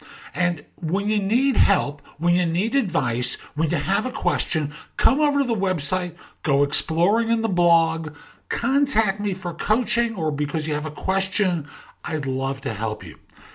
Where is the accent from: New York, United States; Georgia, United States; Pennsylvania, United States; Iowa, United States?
New York, United States; New York City; I grew up in New York. Family was working class. And I went to high school at Taft High School in New York, have an undergrad from CCNY in political science.